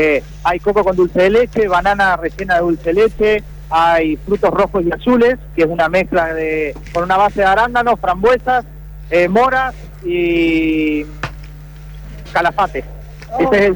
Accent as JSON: {"language": "Spanish", "town": "Concordia", "region": "Entre Ríos", "country": "Argentina", "said": "De Concordia, Entre Ríos."}